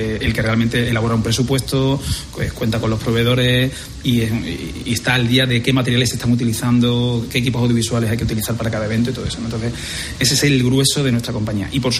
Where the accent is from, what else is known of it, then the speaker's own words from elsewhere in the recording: Seville, Andalusia, Spain; yo echaba de menos mi tierra. Entonces, pues decidí implantar lo mejor de ese aprendizaje aquí en Sevilla.